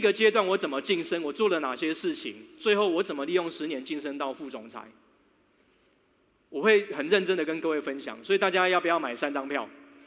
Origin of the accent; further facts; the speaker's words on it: Taiwan; moved away as an adult; now in Hong Kong; 我从台湾来到这里